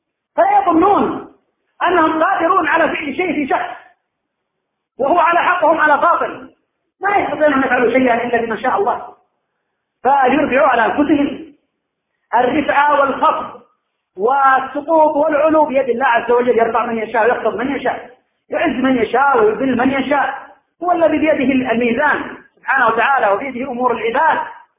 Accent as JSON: {"language": "Arabic", "region": "Al Hudaydah", "country": "Yemen", "said": "مسجد أبي ذر الذي بهي السلغان عندنا في الحديدة"}